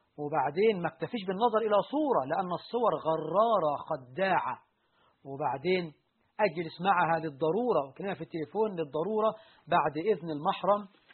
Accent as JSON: {"language": "Arabic", "country": "Egypt", "said": "الشبكة عندنا في مصر مش هدية"}